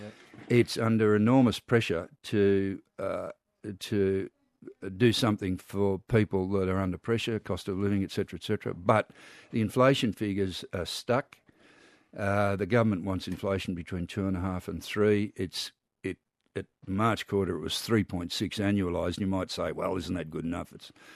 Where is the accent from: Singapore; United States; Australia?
Australia; introduced myself. I'm from Australia.